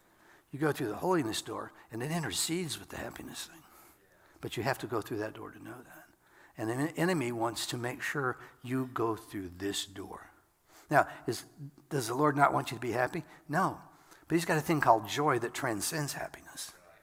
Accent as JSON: {"language": "English", "country": "United States", "said": "Well, I'm an American. So, I want to be happy."}